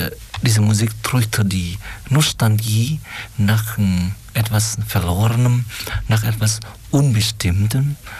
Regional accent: Saigon, Ho Chi Minh City, Vietnam; German is a second language; Und ich bin aber in Saigon aufgewachsen. Ich war damals schon ein Flüchtling vor dem Krieg.

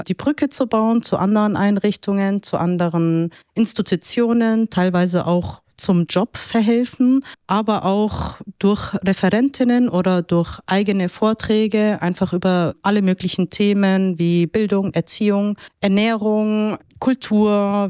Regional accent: Munich, Bavaria, Germany; born there; meine Geschwister und ich sind hier geboren in München.

